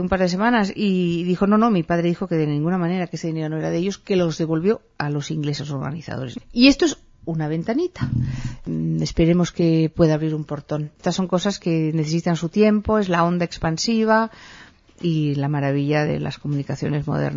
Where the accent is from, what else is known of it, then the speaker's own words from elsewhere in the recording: Vigo, Galicia, Spain; now in Barcelona, Spain; Como sabes, vivimos en Barcelona. Yo vengo de Vigo, que está al otro lado de España.